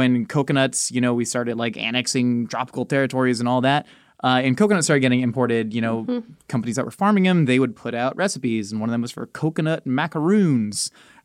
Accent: United States; Like for us, like growing up in America, did you eat the kosher for Passover manischewitz?

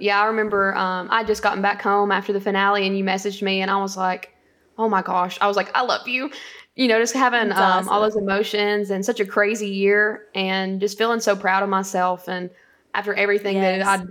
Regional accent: Winchester, Tennessee, United States; Okay, so I grew up in Grootley Lauger, Tennessee, and Winchester, Tennessee later on. But growing up, small town, my grandfather, he was a preacher.

